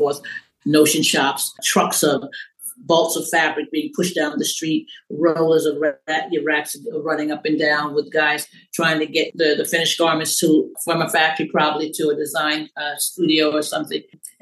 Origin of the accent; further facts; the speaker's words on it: Brooklyn, New York, United States; Yes, of course, because I grew up in Brooklyn and Bedford Stuyvesant, and you have a lot of people with style around you.